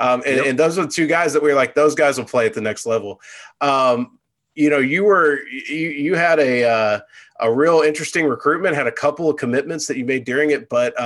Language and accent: English; Irving, Texas, United States; hey, I'm from Irving, and you are too.